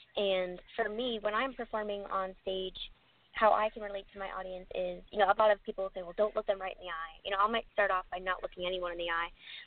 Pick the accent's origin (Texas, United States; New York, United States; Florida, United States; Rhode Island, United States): Florida, United States; Orlando; I grew up in Orlando, Florida, so I was constantly at Disney.